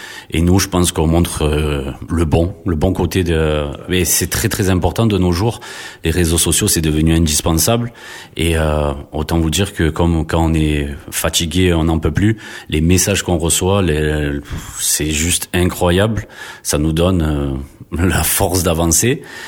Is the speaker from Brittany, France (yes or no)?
no; Marseille, Provence-Alpes-Côte d'Azur, France; moi, franchement, en tant que Marseillais